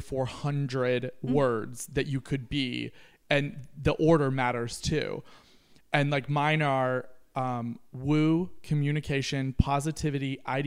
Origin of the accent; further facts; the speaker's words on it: Kentucky, United States; I grew up in Kentucky.